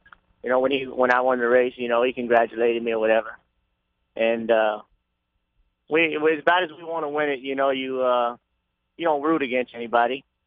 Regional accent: Lafayette, Louisiana, United States; So I grew up on the race, like really at Evans and Downs. I was on the backside since I could walk.

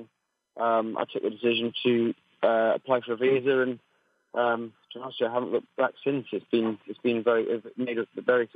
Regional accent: Wales, United Kingdom; now in Gloucestershire, United Kingdom; My stepmom used to have a stud farm up in North Wales, and I grew up hunting. And so I live in Gloucestershire, not far from Cheltenham.

